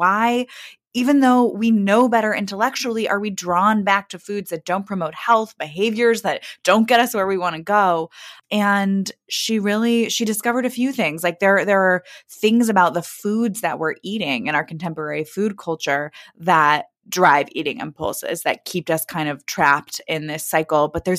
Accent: Kansas City, Missouri, United States; now in Brooklyn, United States; I grew up in Kansas City, Missouri. My parents are both scientists, and I live in Brooklyn with my husband

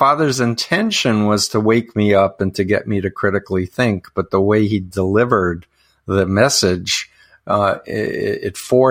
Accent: Queens, New York, United States; We're from Queens, New York, I should add.

